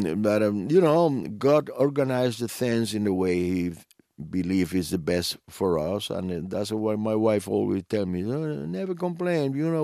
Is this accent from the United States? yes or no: no; Cuba; They cannot play my music in my home country. Nobody's allowed to even say my name.